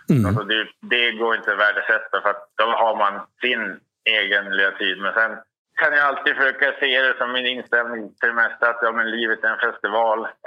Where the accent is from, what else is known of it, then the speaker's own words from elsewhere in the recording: Mjällom, Västernorrland County, Sweden; det kommer inte i närheten av Mjällom där jag kommer ifrån när jag var uppvuxen.